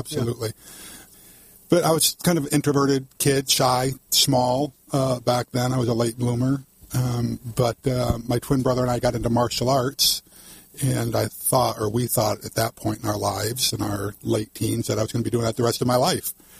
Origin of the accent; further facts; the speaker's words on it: New York, United States; this is my ticket out of very rural New York. And so I went back and spoke to the Army recruiter in my hometown.